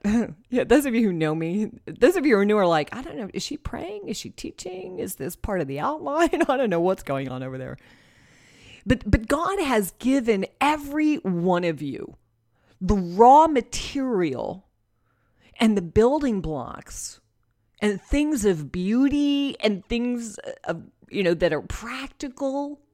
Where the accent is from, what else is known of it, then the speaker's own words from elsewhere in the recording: New Jersey, United States; because, you know, I'm from New Jersey and I just want to have an opinion and no one needs my opinion.